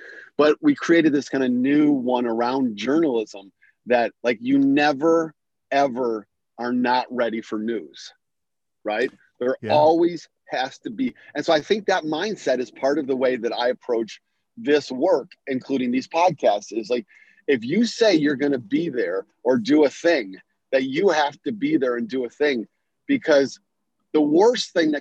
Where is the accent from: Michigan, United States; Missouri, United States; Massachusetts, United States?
Michigan, United States; moved away as an adult; when I was 20, I moved from Michigan, where I had grown up and had gone through high school and then a couple years of junior college, and then went to California